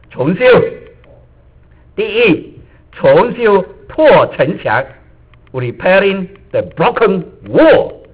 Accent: China; 我告诉你啊，我们中国人同他是一样样的，行吗？中国人就是喜欢建城的人呐

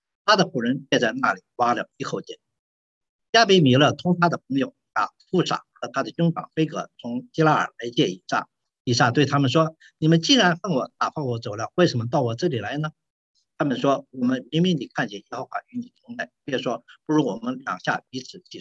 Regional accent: Shaanxi, China; 在陕西，靠近黄河，也靠近我们老家柳宁那个地方，所以他们讲话都是当地的土话，但我听起来很亲切

